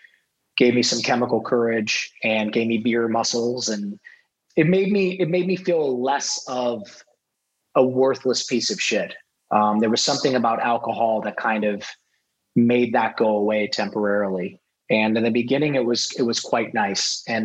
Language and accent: English; Ohio, United States; And I grew up in Ohio, in a rural town in Ohio.